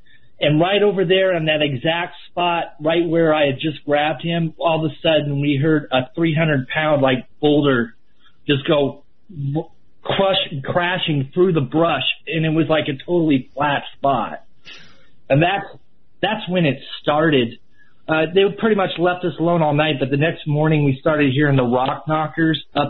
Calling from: Washington, United States; I'm from North Central Washington State, and have I got a story for you guys.

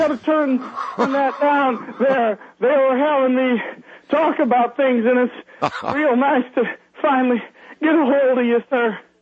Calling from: Tega Cay, South Carolina, United States; Oh, I'm calling you from Tega Bay over in South Carolina

